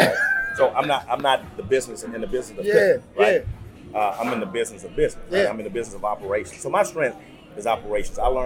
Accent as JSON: {"language": "English", "town": "Houston", "region": "Texas", "country": "United States", "tie": "born or raised there", "said": "Now, I'm born and raised in Houston, man. I'm Northeast Houston, product of Fifth Ward, Texas."}